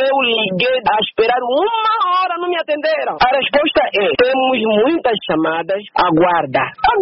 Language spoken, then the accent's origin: Portuguese; Moxico, Angola; eu sou do Moxico, eu estou aqui no Moxico